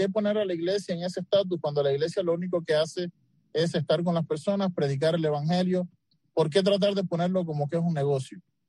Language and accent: Spanish; Cuba; como cubanos